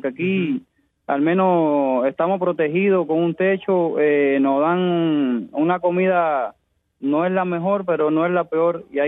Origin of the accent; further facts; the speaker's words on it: Contramaestre, Santiago de Cuba, Cuba; me deportaron para Oriente, ¿no? Porque soy de Santiago.